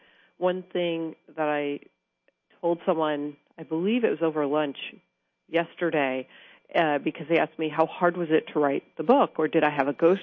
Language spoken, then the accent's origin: English; Austin, Texas, United States; I'm from Austin, Texas, so I call that the allergy capital of the world, because there's grasses and trees and pollen all year round.